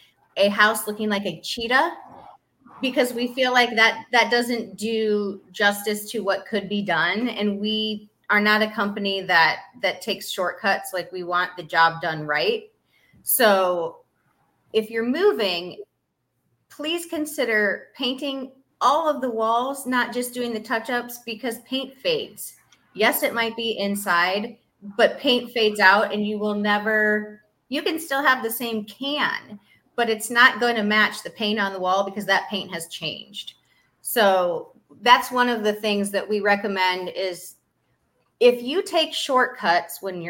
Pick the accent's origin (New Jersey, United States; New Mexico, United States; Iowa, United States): Iowa, United States; We are not from Florida. We're from the Midwest. He's from Illinois. I'm from Iowa.